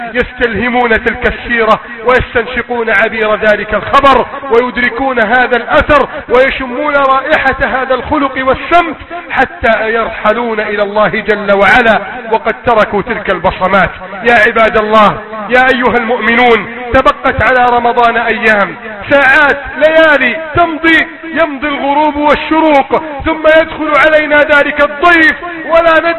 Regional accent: Egypt

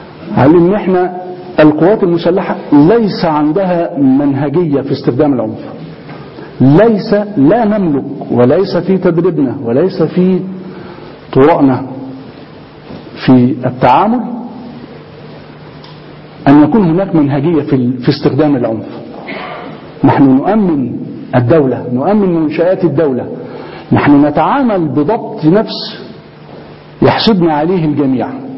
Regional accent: Egypt; انا كمواطن مصري كأب

